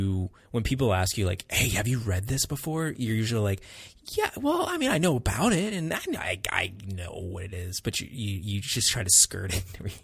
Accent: Texas, United States; That's about as Texan as I sound.

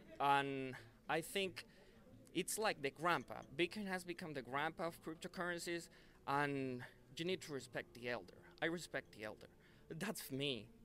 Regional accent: Venezuela; English is a second language; now in United States; I'm living in Illinois, but I'm originally from Venezuela.

